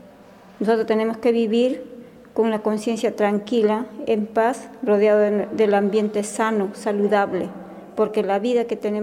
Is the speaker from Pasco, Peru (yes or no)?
no; San Mateo, Lima, Peru; Soy de San Mateo, Perú.